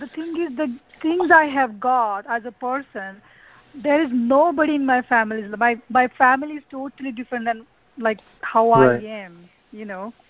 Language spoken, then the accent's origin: English; India; born there; Besides, I was born in India